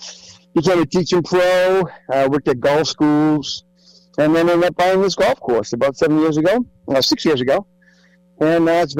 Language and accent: English; Boston, Massachusetts, United States; also born or lived in Montreal; Born in Montreal, I grew up in Boston.